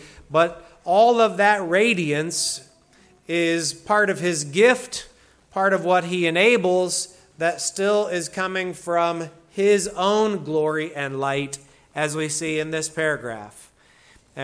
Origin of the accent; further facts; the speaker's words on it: Midwest, United States; I grew up in the Midwest where we had all the seasons, not just the one season of sun, like seemed to be in Santa Clarita.